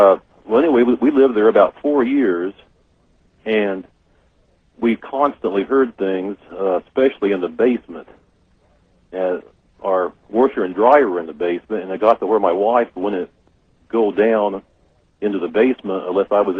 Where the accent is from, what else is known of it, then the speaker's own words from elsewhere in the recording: California, United States; You know, I am from California originally.